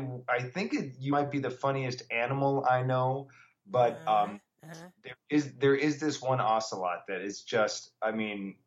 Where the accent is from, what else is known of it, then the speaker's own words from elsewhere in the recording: Kentucky, United States; the way I was raised, you know, 30, 40 years ago, growing up in Kentucky, in a very different time, in a very different place.